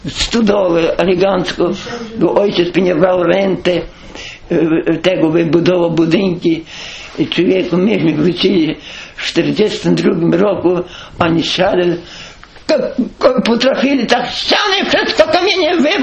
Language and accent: Polish; Ulucz, Subcarpathian Voivodeship, Poland; moved away; My z Ulucza to zabrali, tylko bydło.